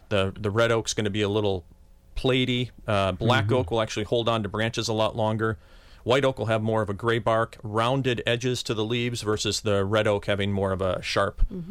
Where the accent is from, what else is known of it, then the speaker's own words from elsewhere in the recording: Stevens Point, Wisconsin, United States; But if you're in central Wisconsin, I grew up in Stevens Point right around that area.